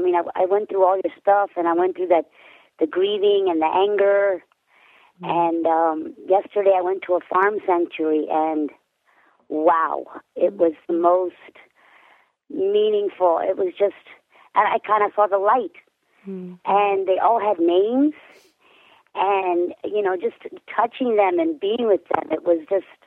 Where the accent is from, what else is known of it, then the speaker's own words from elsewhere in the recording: Texas, United States; I'm from Texas.